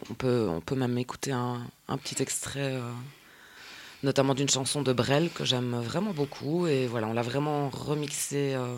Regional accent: Belgium; je suis belge au départ, donc l'envie de venir du côté belge.

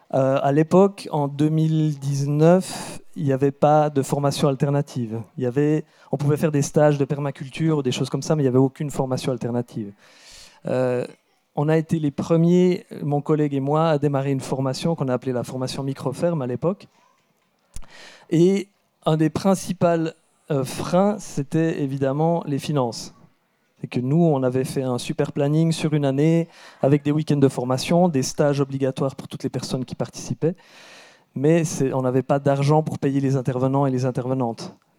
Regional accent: Switzerland; Mais je dirais les principaux freins chez nous en Suisse, c'est le financement et la reconnaissance.

